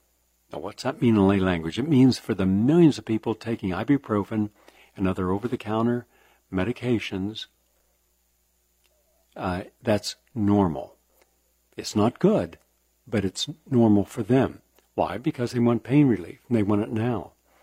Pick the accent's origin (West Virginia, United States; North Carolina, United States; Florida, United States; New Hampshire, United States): West Virginia, United States; it reminds me of my home state, Appalachia, West Virginia. Nice people, but terribly economically depressed.